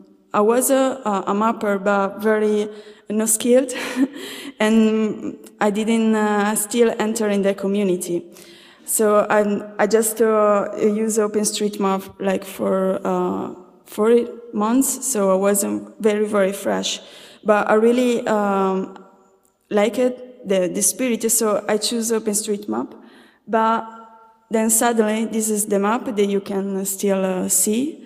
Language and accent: English; Sardinia, Italy; English is a second language; I came from Sardinia, an island between Italy and Spain.